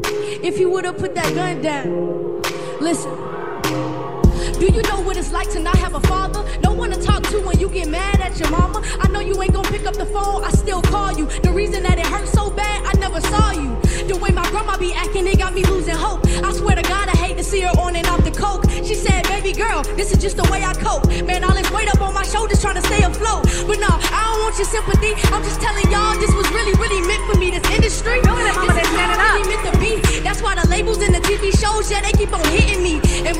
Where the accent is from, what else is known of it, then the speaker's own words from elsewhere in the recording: Savannah, Georgia, United States; I'm from Savannah, Georgia.